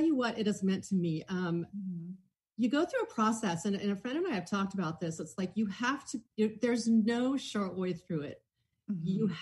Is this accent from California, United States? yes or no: yes; La Cañada, California, United States; I grew up in La Cañada, but my dad was a carpet salesman. We were the very middle class.